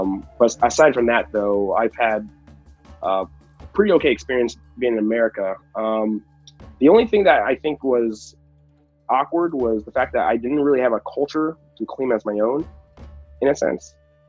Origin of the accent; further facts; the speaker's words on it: Connecticut, United States; Growing up in Connecticut was kind of interesting. Like, I think I was one of the few Black people in the school.